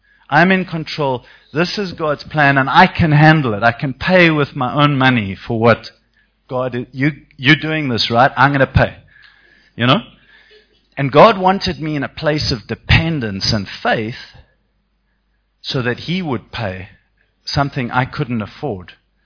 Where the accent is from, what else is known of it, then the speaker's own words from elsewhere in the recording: South Africa; now in United States; Now, I'm a South African like you.